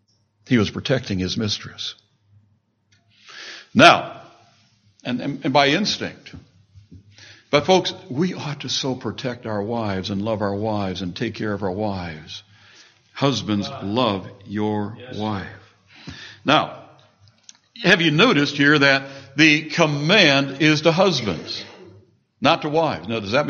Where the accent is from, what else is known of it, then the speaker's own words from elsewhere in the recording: Peoria, Illinois, United States; I grew up in Peoria where they build those things.